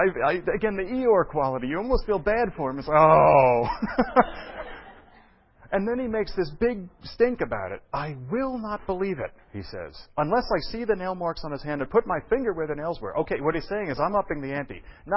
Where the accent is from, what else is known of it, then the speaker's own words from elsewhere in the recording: Brooklyn, New York, United States; I'm from Brooklyn.